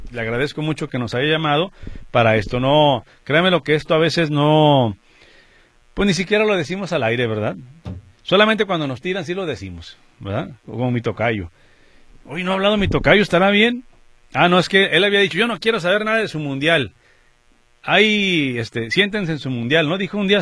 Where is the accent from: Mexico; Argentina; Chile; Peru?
Mexico; yo soy mexicano.